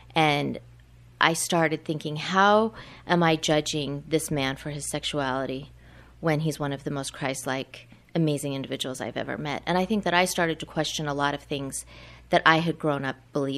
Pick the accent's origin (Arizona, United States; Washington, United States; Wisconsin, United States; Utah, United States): Utah, United States; Orem; I grew up in Orem, and I was a very conservative individual